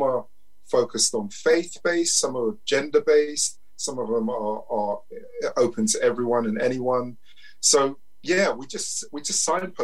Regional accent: Leyton, London, United Kingdom; So the context is, I grew up in Leighton.

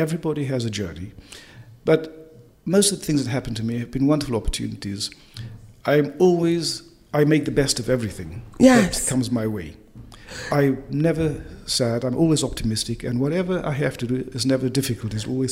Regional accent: South Africa; now in United Kingdom; Because when I arrived here from South Africa

